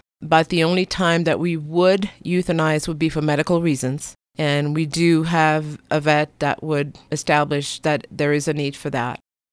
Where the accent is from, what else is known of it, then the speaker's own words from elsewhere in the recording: Belgium; I'm from Belgium, so I grew up there.